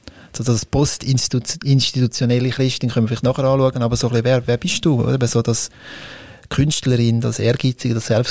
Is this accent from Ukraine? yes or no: no; Switzerland; first language Swiss German; ich wechsle jetzt auf Schweizerdeutsch, weil das ist unsere Muttersprache